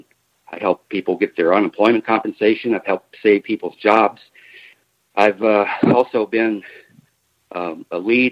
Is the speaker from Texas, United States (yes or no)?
no; Dearborn, Michigan, United States; born there; I was born down in Dearborn.